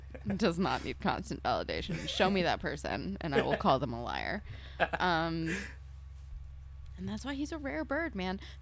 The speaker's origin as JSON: {"language": "English", "region": "New Jersey", "country": "United States", "tie": "born or raised there", "said": "where I grew up in Jersey, like, we had like an Elks Lodge and stuff."}